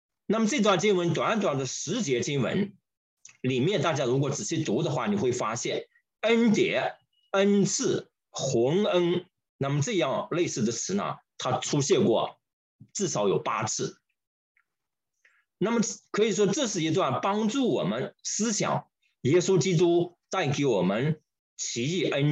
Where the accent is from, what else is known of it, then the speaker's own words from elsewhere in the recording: China; 就像我们中国人经常说的，哎，说人死如灯灭